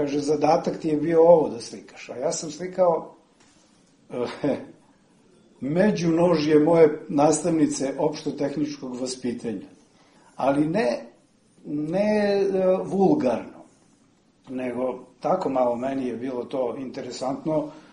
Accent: Pančevo, Vojvodina, Serbia; also born or lived in Kruševo, North Macedonia; Dobar deo detinjstva sam proveo u Kruševu nekih 8 godina. Živeo sam sa bakom i dolazio ovde u Pančevo, pošto je moje rodno mesto Pančevo

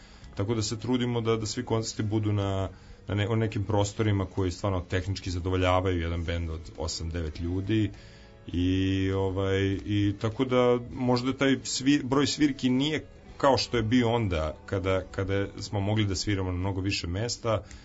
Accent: Vrbas, Vojvodina, Serbia; bend je nastao u Vrbasu, u mom rodnom gradu

